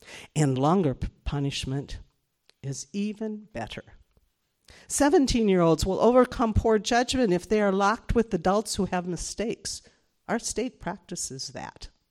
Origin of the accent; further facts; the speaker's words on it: Madison, Wisconsin, United States; my hometown, Madison. I grew up not a mile from here, so I understand what that means too.